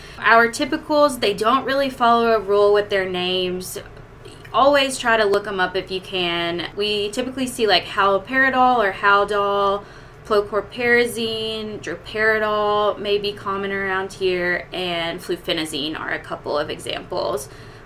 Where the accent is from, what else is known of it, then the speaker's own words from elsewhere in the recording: Georgia, United States; now in Louisville, United States; originally born and raised in Georgia, did PGY1 in Augusta, Georgia.